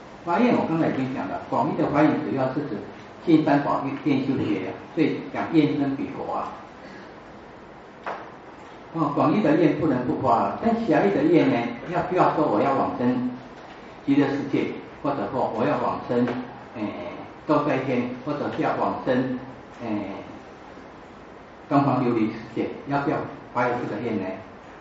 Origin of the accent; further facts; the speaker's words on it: China; 像我们中国人说这样的啊，天助自助